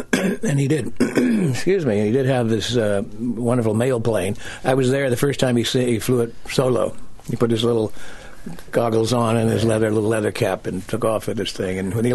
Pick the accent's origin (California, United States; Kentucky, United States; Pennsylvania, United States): Kentucky, United States; Well, my hometown in Kentucky, they put on the marquee starring … in Straitjacket, also starring Joan Crawford.